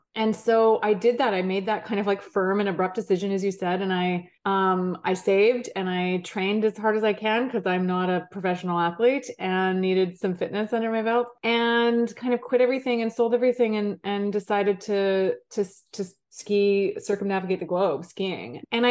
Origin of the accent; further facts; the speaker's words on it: Vancouver, British Columbia, Canada; I grew up in Vancouver, Canada, skied at Whistler pretty much all my life. And, you know, I had a good life there. Like, I was in my late 20s.